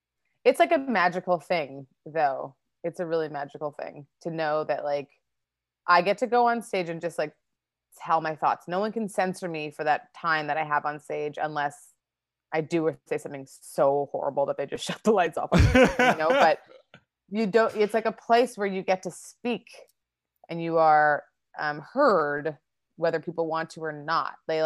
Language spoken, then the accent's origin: English; Winnipeg, Manitoba, Canada; also born or lived in Toronto; now in Los Angeles, United States; I grew up in Winnipeg in Canada and started my comedy career there and then moved to Toronto and then moved to LA.